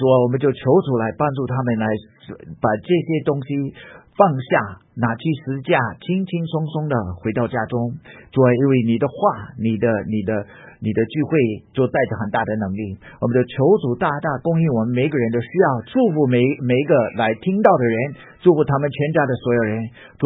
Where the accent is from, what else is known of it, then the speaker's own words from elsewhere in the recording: Taiwan; accent: Minnan; 所以我的口音有一点改变。我本来的闽南腔就很重的，非常重的。你可以，但是后来呢，我就渐渐的跟着大陆人，这个后来那个改变了一点，那现在就变成这三种的口音都混在一起，南腔北调的